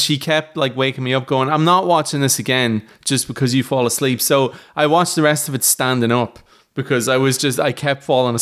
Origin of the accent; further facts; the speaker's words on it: Ireland; But yeah, I'm the Irish Stephen Wright on the fucking Reservoir Dogs Irish version.